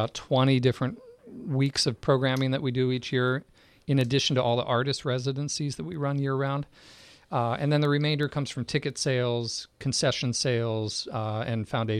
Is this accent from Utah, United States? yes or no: no; Berwyn, Pennsylvania, United States; I grew up in Berwyn, Pennsylvania, outside Philadelphia. Spent my whole life in that area until I was out of grad school.